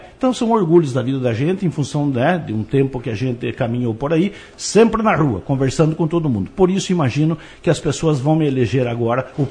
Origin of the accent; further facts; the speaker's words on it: Palmeira, Paraná, Brazil; As pessoas dizem aí que de alguns anos para cá não nascem mais palmeirenses, como nós, nascemos aqui